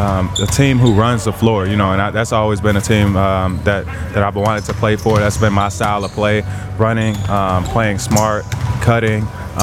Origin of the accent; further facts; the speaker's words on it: Gary, Indiana, United States; But, you know, growing up in Gary, you know, he started a camp where he would do every year for kids for free.